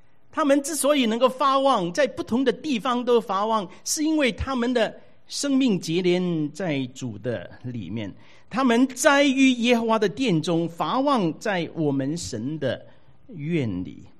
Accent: Taiwan; 我们从台湾来的

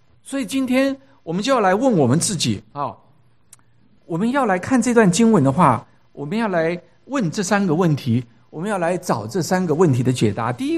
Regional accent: China; 尤其是对我们中国人来说，我想可能是我们中国人长久在这个帝王，而且是在这个封建制度的压制之下

